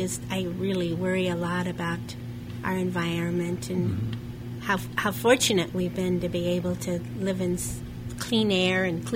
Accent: Douglas, Wyoming, United States; I'm from Douglas, Wyoming. I am a fourth-generation Wyomingite.

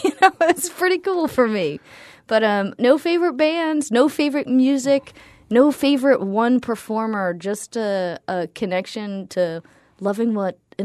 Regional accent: New England, United States; I grew up predominantly in New England. My dad's a Brazilian, so we had a lot of Brazilian music on.

